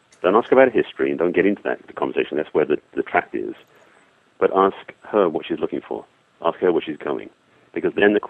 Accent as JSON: {"language": "English", "region": "England", "country": "United Kingdom", "accent": "English", "moved": "yes", "lives_now": "United States", "said": "you may have heard in my accent that I'm actually English originally, been here many years."}